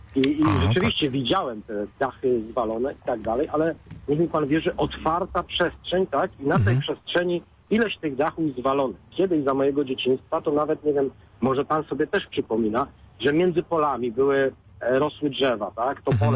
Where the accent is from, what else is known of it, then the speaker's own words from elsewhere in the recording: Poznań, Greater Poland Voivodeship, Poland; jako dziecko mieszkające w Poznaniu też były jakieś tam duże wichury, burze śnieżne i tak dalej